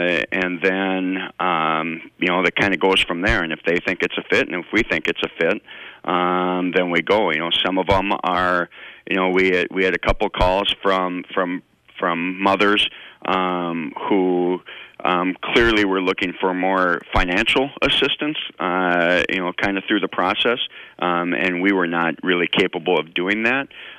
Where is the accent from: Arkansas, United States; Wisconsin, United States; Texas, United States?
Wisconsin, United States; Green Bay; born there; and so even though I was born in Green Bay, so I was placed in foster care at 16 days of age with my eventual adoptive parents.